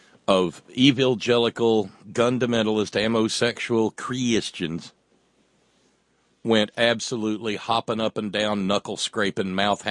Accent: Appalachia, United States; Hey, I'm an Appalachian, I can say this.

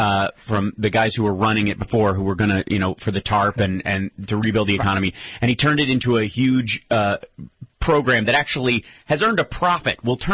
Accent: Kentucky, United States; this is the state that, and it's my home state, that's kept Mitch McConnell in there for a while

